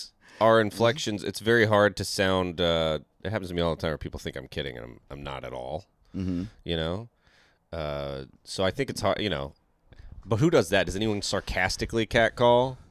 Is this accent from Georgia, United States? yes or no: yes; Georgia, United States; Like, I wear a Braves hat. I grew up in Georgia, you know?